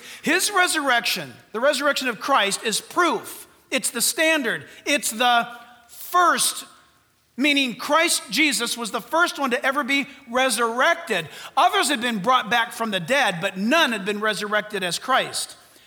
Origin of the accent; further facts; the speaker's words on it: California, United States; down the driveway of our house growing up in Orange County.